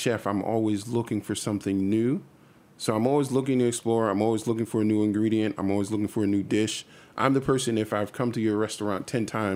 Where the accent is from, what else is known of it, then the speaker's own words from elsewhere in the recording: United States; am and have grown up in America, right? As many times as I've gone back, as many summers as I've spent, I'm still an American. So then I'm an American with Caribbean roots